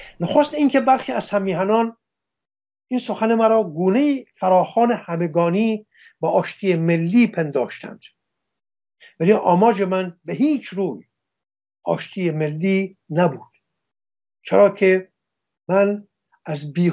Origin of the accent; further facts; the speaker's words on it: Iran; ما ایرانی هستیم. ما گرانبهاترین گنجینه‌های فرهنگ جهان را در گنجینه خود داریم